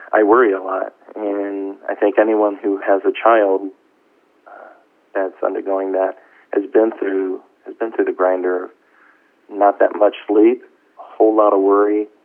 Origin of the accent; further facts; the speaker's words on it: Baltimore, Maryland, United States; One that I grew up with in Baltimore. I'm originally from Baltimore.